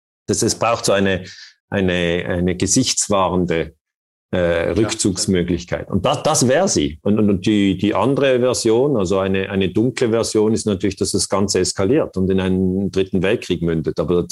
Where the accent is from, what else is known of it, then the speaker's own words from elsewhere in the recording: Switzerland; Ja, also die Schweiz ist ja eigentlich in der gleichen Lage wie Deutschland und Österreich.